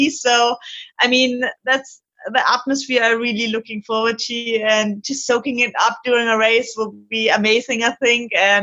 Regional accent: Bayreuth, Bavaria, Germany; born there; English is a second language; I was born in Bayreuth, and it's very close to Roth, so it's pretty much my home race.

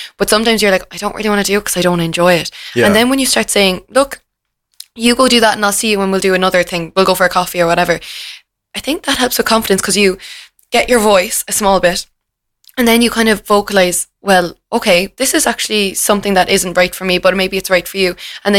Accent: Ireland; But I don't think we like when people love themselves a bit too much as Irish people.

